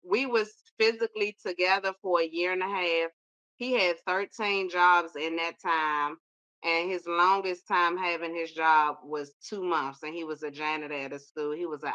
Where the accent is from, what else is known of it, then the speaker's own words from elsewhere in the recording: Washington, District of Columbia, United States; now in Indiana, United States; I'm in Indiana. I'm from Washington, D.C., but I live in Indiana.